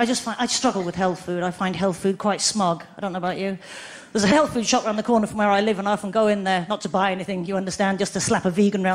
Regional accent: England, United Kingdom; I've discovered that I'm so English that there's a part of me that doesn't even like to use my car horn anymore

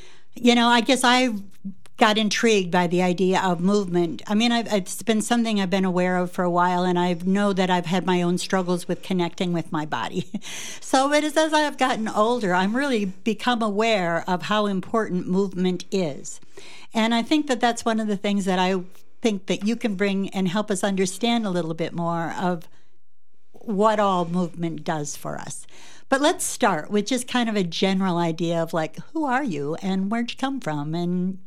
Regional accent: Iowa, United States; Well, and I'm an Iowa girl, too

